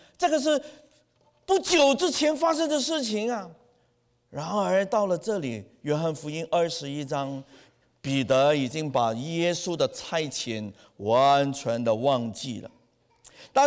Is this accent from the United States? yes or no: no; China; 我们中国人是什么？吃早饭的啊